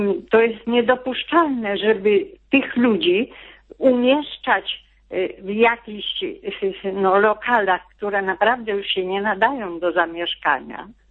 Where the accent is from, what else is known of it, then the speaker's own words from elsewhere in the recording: Lublin, Lublin Voivodeship, Poland; Jestem lublinianką, chociaż w tej chwili nie telefonuję z Lublina. Jestem tu urodziny.